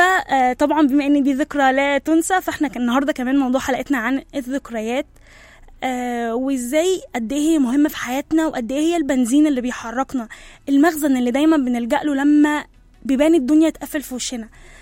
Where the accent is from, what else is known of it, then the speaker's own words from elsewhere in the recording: Egypt; احنا مصريين، وده شرف عظيم لكل مصري.